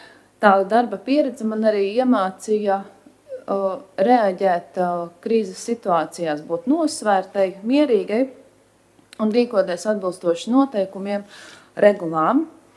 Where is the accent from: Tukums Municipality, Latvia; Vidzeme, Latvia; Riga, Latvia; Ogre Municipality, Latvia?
Vidzeme, Latvia; Ape; Nāku es no Apes, mazas Ziemeļvidzemes pilsētas, varbūt jūtams mazliet akcents